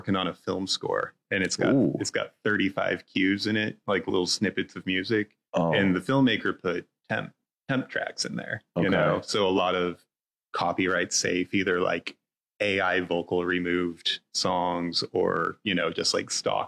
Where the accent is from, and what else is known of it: Wasilla, Alaska, United States; born or raised there